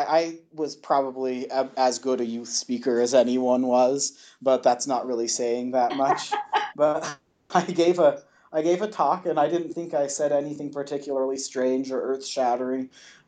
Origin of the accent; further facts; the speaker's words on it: Utah, United States; my family was always, they were always Democrats growing up in Utah.